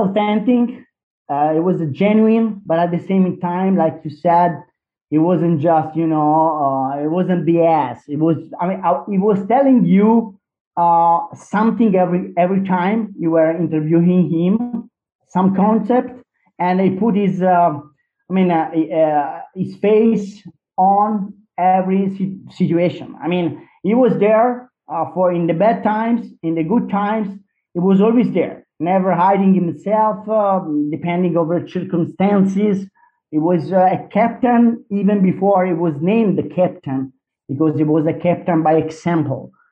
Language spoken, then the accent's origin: English; Tuscany, Italy; English is a second language; Maybe because we are both from Tuscany, I don't know